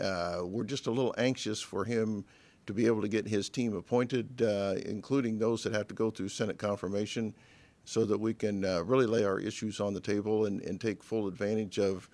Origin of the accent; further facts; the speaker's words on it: Copeland, Kansas, United States; Well, I grew up in southwest Kansas, west of Dodge City, 40 miles, a little town called Copeland, and had nine kids in my high school graduating class.